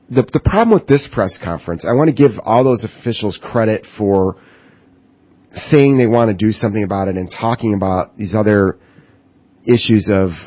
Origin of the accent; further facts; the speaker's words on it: Michigan, United States; I grew up in Western Michigan in an area where, you know, the high school population actually declined like the first day of deer season.